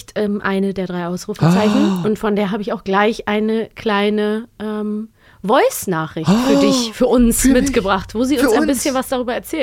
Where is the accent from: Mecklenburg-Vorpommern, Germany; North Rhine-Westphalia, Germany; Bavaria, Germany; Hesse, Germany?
North Rhine-Westphalia, Germany; Cologne; accent: Rhenish; ich komme ja übrigens aus Köln.